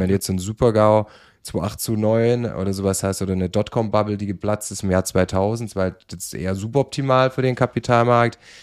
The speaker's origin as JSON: {"language": "German", "region": "Southern Germany", "country": "Germany", "said": "ich komme aus Süddeutschland"}